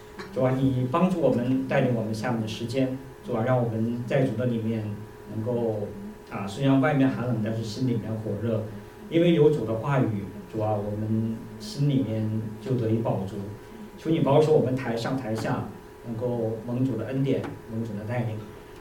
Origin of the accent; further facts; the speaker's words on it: Northeast China, China; 你老家是哪里呢？我说是东北的。